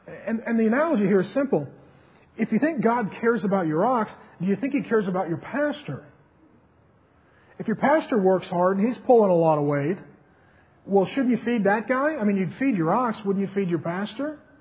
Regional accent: Seattle, Washington, United States; we lived in Seattle, and I grew up in Seattle. I love this city. This is my home.

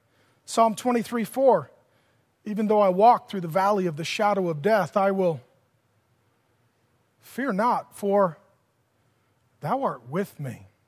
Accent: Seattle, Washington, United States; I grew up in South Seattle next to the airport. Our family was poor.

